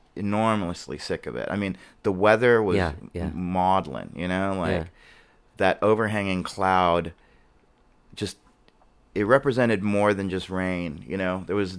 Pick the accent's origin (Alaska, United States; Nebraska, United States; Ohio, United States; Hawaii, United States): Hawaii, United States; One thing growing up in Hawaii as a teenager was like, there's nothing to see.